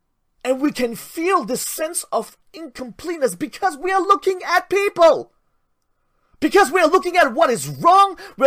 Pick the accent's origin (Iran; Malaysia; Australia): Malaysia; Now, I mentioned I'm Malaysian Chinese, and so was my friend.